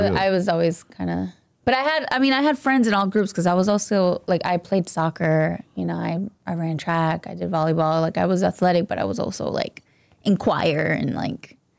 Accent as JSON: {"language": "English", "town": "Orlando", "region": "Florida", "country": "United States", "tie": "born or raised there", "also_born_or_lived": "Rhode Island", "lives_now": "Miami, United States", "said": "I'm from Orlando, Florida."}